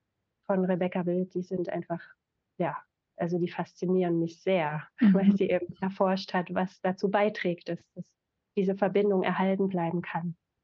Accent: Dresden, Saxony, Germany; now in Werder, Germany; Ich komme auch ursprünglich aus Dresden und lebe gerade in Werder

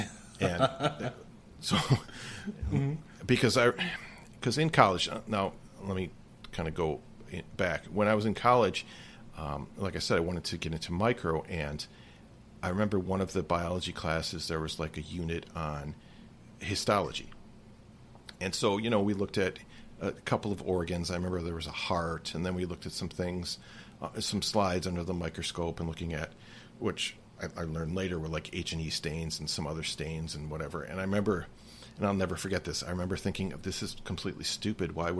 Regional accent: Milwaukee, Wisconsin, United States; I am from Milwaukee, Wisconsin, and I'm a pathologist assistant

